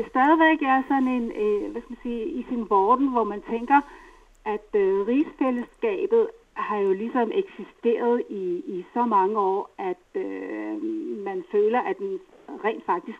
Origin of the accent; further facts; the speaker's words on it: Greenland; at føle mig som grønlænder ude i verden